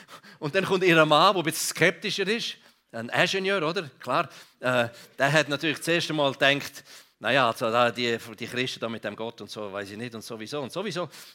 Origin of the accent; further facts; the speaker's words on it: Grisons, Switzerland; Ich bin im Kanton Graubünden aufgewachsen.